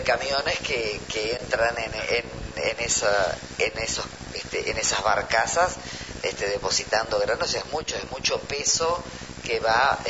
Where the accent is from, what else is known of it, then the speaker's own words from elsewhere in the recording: Paysandú, Uruguay; Sí, oriunda de Paysandú.